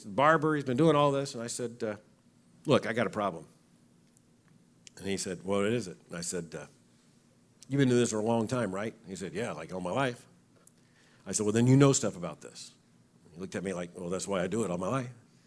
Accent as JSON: {"language": "English", "town": "Fort Lauderdale", "region": "Florida", "country": "United States", "tie": "born or raised there", "said": "I grew up in Fort Lauderdale. I've been to the beach."}